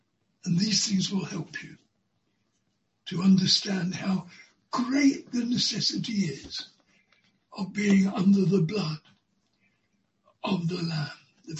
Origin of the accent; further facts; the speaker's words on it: United Kingdom; It may be there are sins about being British, like not putting murderers to death. And just by virtue of being British, we're guilty.